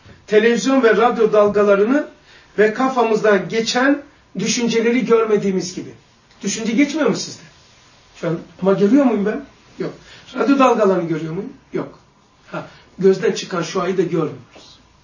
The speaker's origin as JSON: {"language": "Turkish", "region": "Black Sea Region", "country": "Turkey", "tie": "born or raised there", "said": "Ben büyüdüğüm köyde 160 metrekare ancak tahtalı evdir. Karadeniz."}